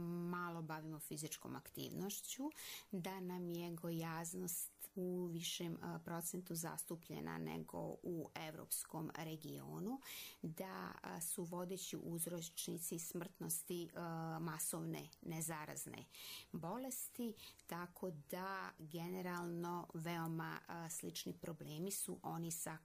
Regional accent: Republika Srpska, Bosnia & Herzegovina; ja sam iz Republike Srpske

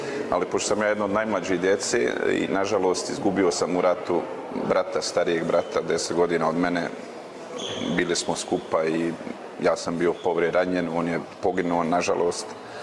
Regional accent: Visoko, Zenica-Doboj Canton, Bosnia & Herzegovina; rođen sam u Visokom, 1972. godine. Ove godine punim 52 godine.

